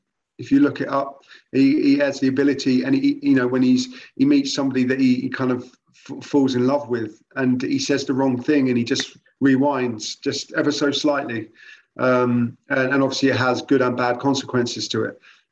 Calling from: Croydon, London, United Kingdom; I'm calling from Croydon, South London.

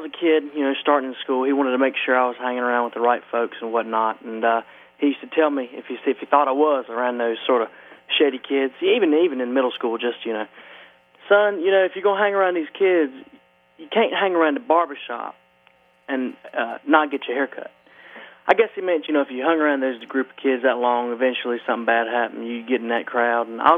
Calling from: Bahama, North Carolina, United States; Hey, how you doing? … from Bahama, North Carolina

